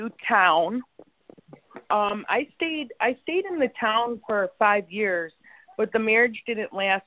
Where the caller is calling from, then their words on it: Chicago, Illinois, United States; I'm calling from Chicago.